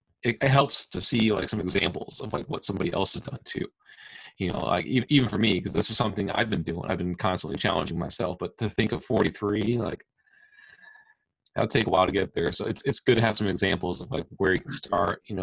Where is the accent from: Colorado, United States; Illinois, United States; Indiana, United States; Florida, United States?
Illinois, United States; It's interesting, because I grew up in Illinois, where it's very flat and there's not like any elevation change. And then I moved down to Tennessee